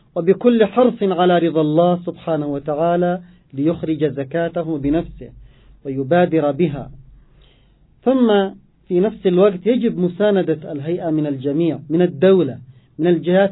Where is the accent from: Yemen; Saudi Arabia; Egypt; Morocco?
Yemen; نحن كشعب يمني مسلم بهويتنا الإيمانية